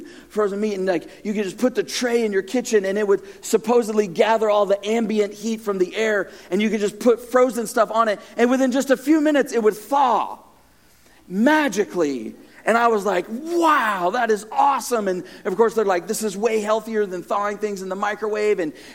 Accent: California, United States; now in Riverside, United States; My family and I moved down in July from Northern California, spent most of our lives up there, pastoring a church the last 10 years that we started

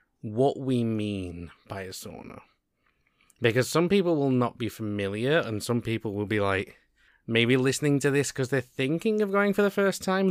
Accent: United Kingdom; because we are two British guys, we're going to just use the word sauna.

